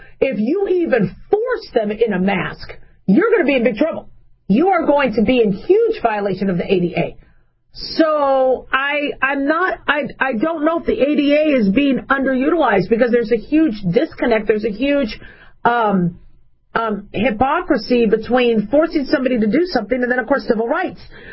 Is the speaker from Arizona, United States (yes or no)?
yes; Arizona, United States; also born or lived in Las Vegas, Nevada; growing up in Arizona and Vegas, you know, you get allergic to a lot of oleanders and mulberry trees and olive trees and whatever, and desert plants.